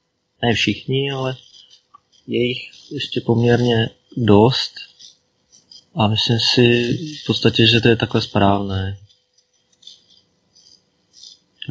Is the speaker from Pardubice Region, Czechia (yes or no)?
yes; Pardubice, Pardubice Region, Czechia; born there; also born or lived in North Moravia; now in South Moravia, Czechia; já se cítím taky jako Moravák, ačkoliv jsem se narodil v Čechách. Ale svůj život jsem prožil tady na třech místech, v Pardubicích v Čechách, kde jsem se narodil, na severní Moravě a tady bydlím 20 roku na jižní Moravě.